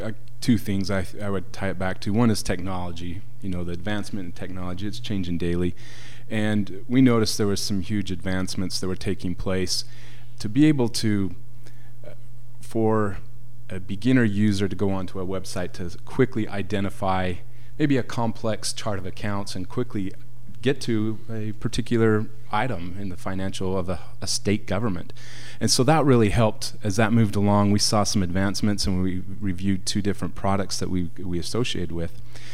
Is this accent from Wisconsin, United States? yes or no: no; Preston, Idaho, United States; I grew up down in Preston, down in the Cache Valley on the Idaho side.